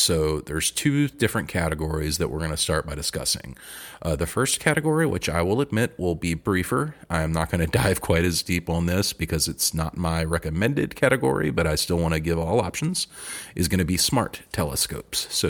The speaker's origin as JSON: {"language": "English", "town": "Mint Hill", "region": "North Carolina", "country": "United States", "tie": "born or raised there", "said": "I am from Charlotte, North Carolina, originally. Actually, one of the few locals from Charlotte, North Carolina. I've been born and raised here. I grew up out in the country in a town called Mint Hill, just outside of Charlotte."}